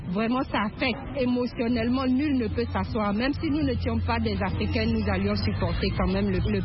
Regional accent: Côte d’Ivoire; French is a second language; moved away as an adult; now in United States; je viens de la Côte d'Ivoire.

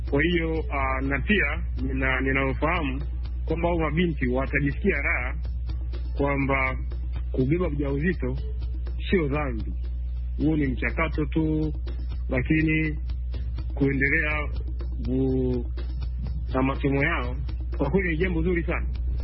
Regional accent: Bukoba, Kagera, Tanzania; ninatokea Bukoba, Kagera, Tanzania.

